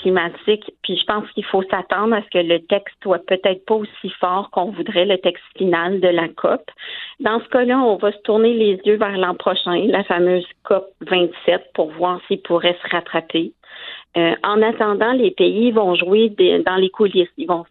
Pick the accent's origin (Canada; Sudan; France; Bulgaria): Canada; les nouvelles exploitations d'énergie fossile chez nous, au Canada.